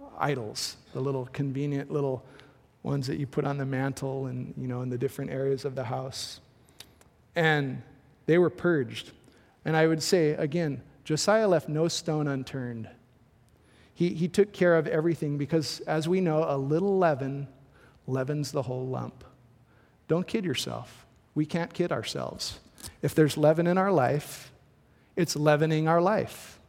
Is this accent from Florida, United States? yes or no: no; Hawaii, United States; growing up in Hawaii, we have a lot of different cultures.